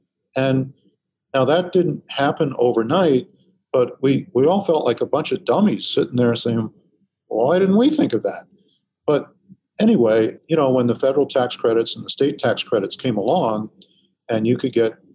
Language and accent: English; Manhattan, New York, United States; I grew up in Manhattan, and when somebody started talking about Battery Park City and people living in the Wall Street area, having grown up there, I just said, that's crazy.